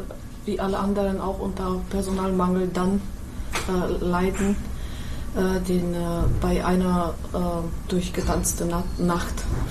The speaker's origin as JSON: {"language": "German", "region": "Low Tatras", "country": "Slovakia", "tie": "born or raised there", "said": "Ich komme aus der Slowakei, aus einem kleinen Dorf in der Niederen Tatra. Bin da ganz bescheiden aufgewachsen."}